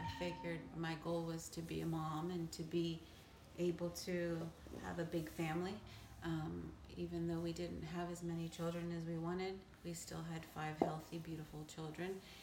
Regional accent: Miami, Florida, United States; also born or lived in Baton Rouge; I grew up here in Miami, Florida.

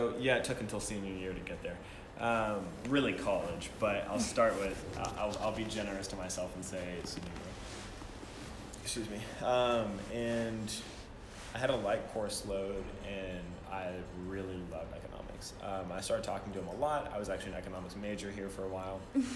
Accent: Cumming, Georgia, United States; I grew up in Cumming, Georgia, which is like the third most conservative county in the U.S. or something ridiculous.

